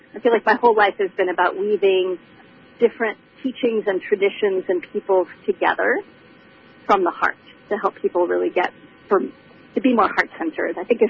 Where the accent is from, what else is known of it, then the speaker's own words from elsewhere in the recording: Hong Kong; also born or lived in Singapore / Bangkok, Thailand; I was born in Hong Kong, and then we lived in Singapore, Hong Kong, Bangkok, which had a huge effect on me, and then I graduated high school in Singapore before coming to Northern California to go to college.